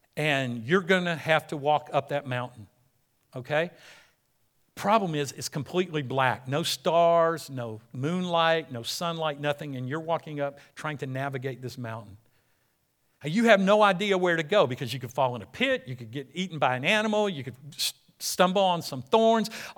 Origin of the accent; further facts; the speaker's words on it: United States; I'm American, so I don't need anybody telling me what to do.